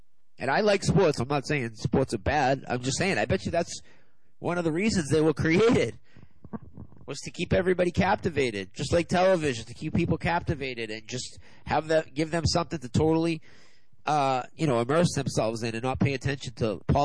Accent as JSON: {"language": "English", "country": "United States", "said": "First thing I do is apologize for being American and for what our country does to people."}